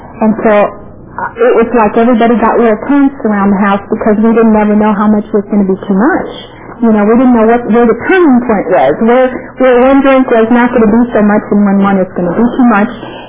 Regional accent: Chicago, Illinois, United States; I was born in Chicago, Illinois, and I lived in a Polish and Czechoslovakian neighborhood.

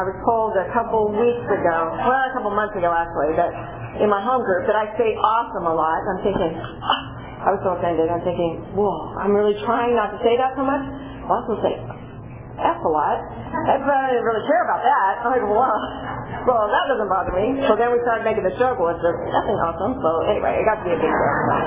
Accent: Porterville, California, United States; I'm just a Porterville girl. I was born and raised in Porterville.

